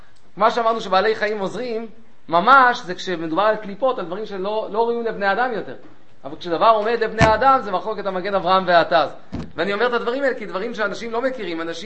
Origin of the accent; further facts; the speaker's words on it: Tel Aviv, Tel Aviv District, Israel; אני גדלתי בתל אביב, עיר החתולים